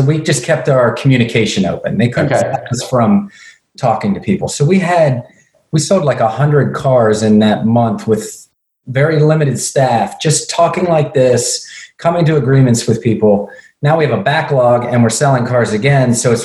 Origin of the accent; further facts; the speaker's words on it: United States; I mean, as an American, you know, I just never thought that things like this would happen.